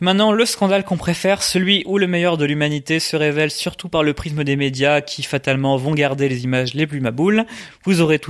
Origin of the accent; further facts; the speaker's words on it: Paris, Île-de-France, France; En tant que parisien, je me sens très footix de cette belle victoire